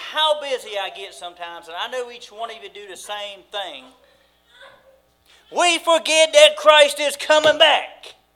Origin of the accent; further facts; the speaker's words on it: Pantego, North Carolina, United States; But I grew up in Pantego, North Carolina, all of my life until I was 16. And then I went to my grandfather's when I was 16.